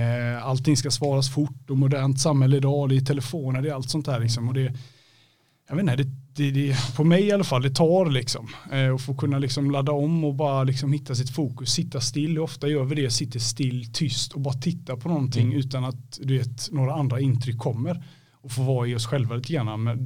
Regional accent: Falkenberg, Halland County, Sweden; now in Gothenburg, Sweden; där är jag uppvuxen. Så att där är rötterna liksom. Så att där har jag ju bott fram tills jag var, ja, det är ju 8-9 år sedan nu som jag flyttade upp till Göteborg då på heltid. Men jag har ju nära koppling till Falkenberg hela tiden.

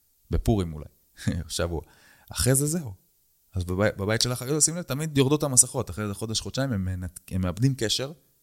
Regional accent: Netanya, Central District, Israel; אני מנתניה, אני בא מהשכונות, אני בא מהמקום הזה, ההארדקור, הארסים, המכות.

